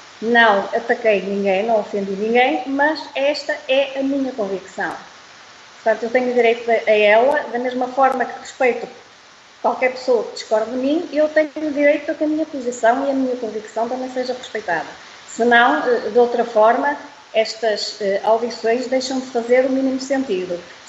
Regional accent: Portugal; Porque eu penso que é isso que a todos nós, como portugueses, nos interessa.

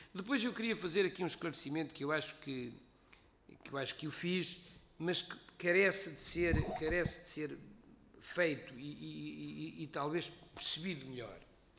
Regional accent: Norte, Portugal; eu sou do distrito de Bragança, portanto sei do que falo

